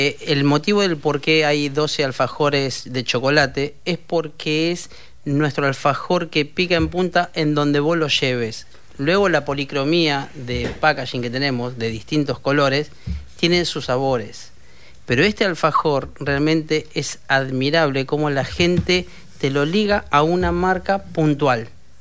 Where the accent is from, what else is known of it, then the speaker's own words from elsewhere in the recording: Avellaneda, Buenos Aires Province, Argentina; Nosotros cuando nos empezamos a posicionar en Villa Domínico, que somos de Avellaneda